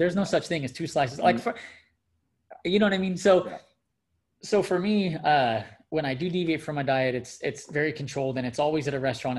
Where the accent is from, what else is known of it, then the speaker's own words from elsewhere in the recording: California, United States; I'm from California, not Texas, but I can get down on making a good brisket.